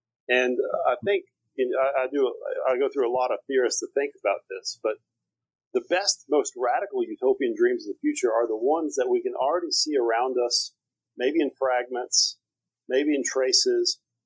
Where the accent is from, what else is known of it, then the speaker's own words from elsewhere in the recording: Texas, United States; also born or lived in Turkey; even growing up in East Texas.